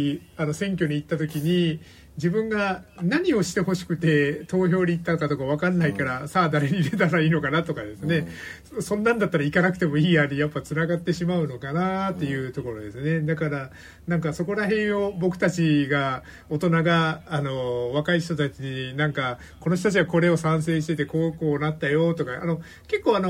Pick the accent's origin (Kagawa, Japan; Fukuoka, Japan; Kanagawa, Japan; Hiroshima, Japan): Fukuoka, Japan; 私は福岡県出身で、